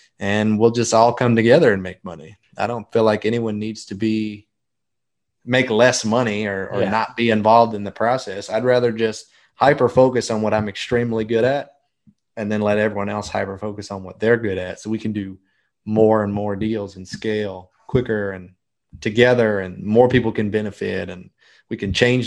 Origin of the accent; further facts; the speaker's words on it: Memphis, Tennessee, United States; But I'm from Memphis, and that's where my family is.